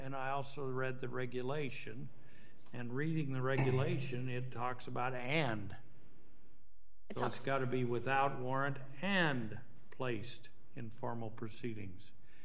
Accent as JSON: {"language": "English", "region": "Idaho", "country": "United States", "said": "and I'm from Idaho, so that may not be exactly the way you say"}